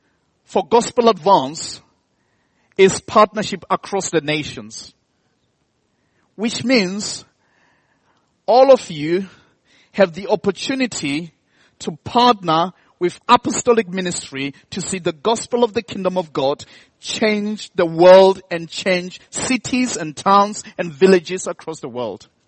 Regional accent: South Africa; I come from South Africa. We play rugby there.

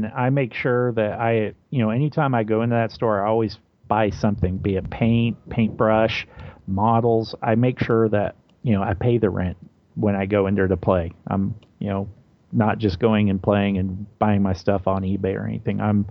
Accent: Ohio, United States; also born or lived in Oklahoma; now in Wichita, United States; and I'm from Wichita, Kansas. I've been here for 15 years. Prior to that, I was from Oklahoma, and prior to that, I was originally from Ohio. Kinsman, Cleveland, Austintown, Youngstown area.

